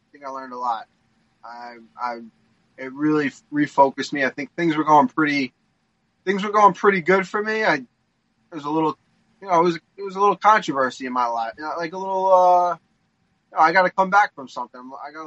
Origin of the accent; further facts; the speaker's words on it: United States; So I'm pretty Australian for an American.